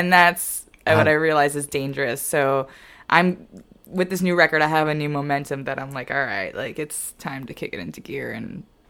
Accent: New York, United States; So that kind of got me a little bit in a mode that's different from growing up in New York. And then I moved here.

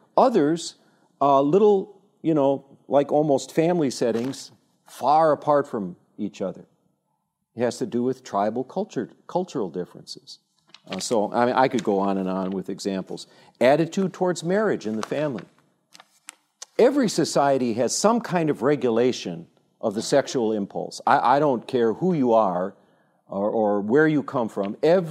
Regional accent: United States; because I'm an American, you know, clinging to my religion and my guns and all that good stuff.

